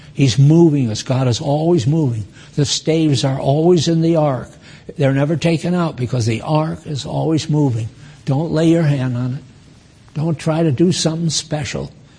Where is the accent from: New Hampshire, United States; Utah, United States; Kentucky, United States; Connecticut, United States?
Connecticut, United States; also born or lived in Maine; I was born in Maine and raised in Connecticut, so I'm one of the six original colonies, and I hate to see our nation going the way it is.